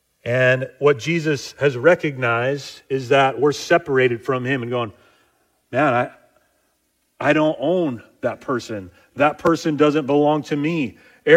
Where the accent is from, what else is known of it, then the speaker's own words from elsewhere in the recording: Seaside, Oregon, United States; I grew up in Seaside. You know, we're out here in Astoria